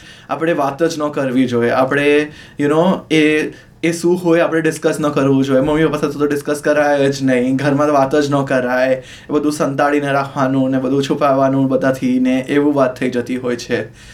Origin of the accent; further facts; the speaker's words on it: Mumbai, Maharashtra, India; now in Australia; Yes, Born and brought up in Mumbai.